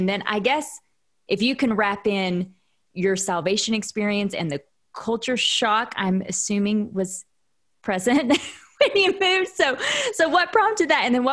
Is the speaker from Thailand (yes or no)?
no; Oklahoma, United States; So I grew up in Southern Oklahoma, but we actually met at the University of Oklahoma.